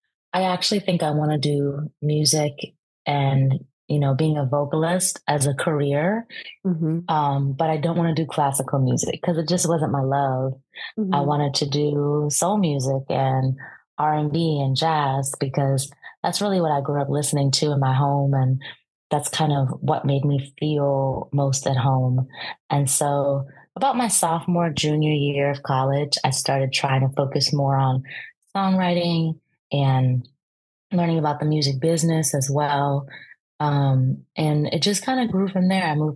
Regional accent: Washington, District of Columbia, United States; Yeah, so I am from Washington, D.C., and grew up in and around Washington, D.C., went to college outside of Philadelphia.

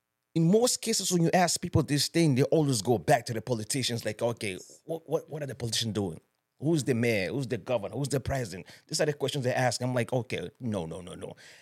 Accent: United States; Okay, of course I grew up in America, right?

